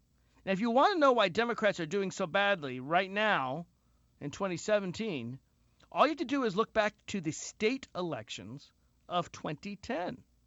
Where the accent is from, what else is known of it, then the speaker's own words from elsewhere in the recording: Virginia, United States; let's turn the camera to Virginia. And yeah, it's my home state, and yeah, I'm a sitting state delegate